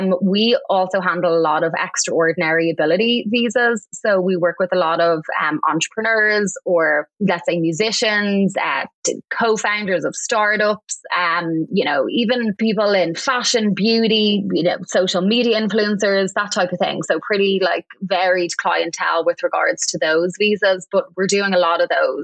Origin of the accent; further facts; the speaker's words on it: Ireland; now in United States; I was really drawn to that area of law, being an immigrant. And I think especially being an Irish immigrant, recognizing that with that comes in my mind a certain amount of privilege